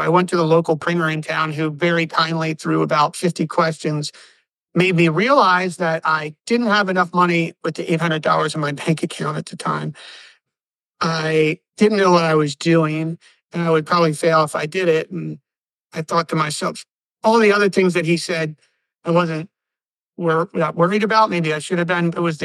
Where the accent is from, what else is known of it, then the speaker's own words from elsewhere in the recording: Maryland, United States; now in Half Moon Bay, United States; I'm from Maryland originally. I live in Half Moon Bay, California now